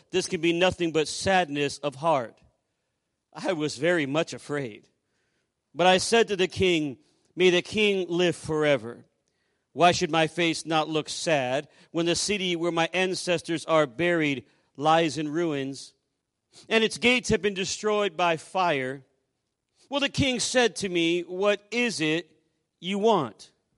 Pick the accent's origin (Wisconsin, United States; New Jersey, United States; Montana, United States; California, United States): California, United States; We grew up together in Southern California. We met on the cradle roll of our church, and we have four children.